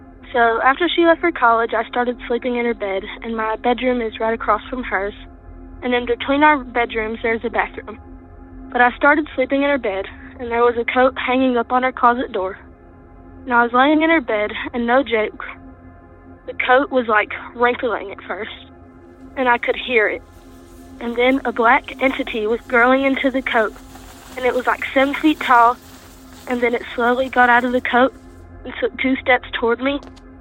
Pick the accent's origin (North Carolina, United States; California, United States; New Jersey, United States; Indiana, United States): North Carolina, United States; Lexington; from Lexington, North Carolina.